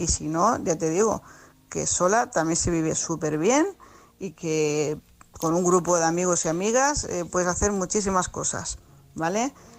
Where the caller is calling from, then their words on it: Tarragona, Catalonia, Spain; corresponsal de Tarragona